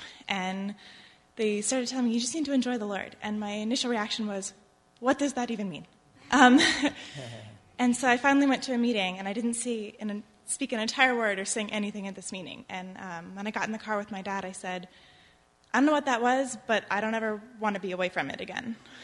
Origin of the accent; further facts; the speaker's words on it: Columbus, Ohio, United States; I'm from Columbus.